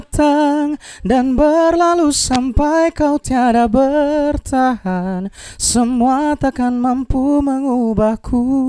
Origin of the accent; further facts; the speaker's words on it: Demak, Central Java, Indonesia; now in Semarang, Indonesia; jajanan aku waktu kecil zaman SD sih, zaman di Demak. Karena di Demak emang ada di Demak gitu. Jadi ya udah, aku jual di Semarang aja.